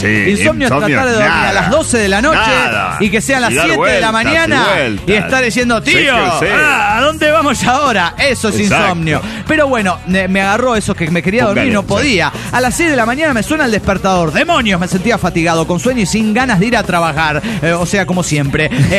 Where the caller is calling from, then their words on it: León, Guanajuato, Mexico; León, Guanajuato, hermanos. ¿Cómo están?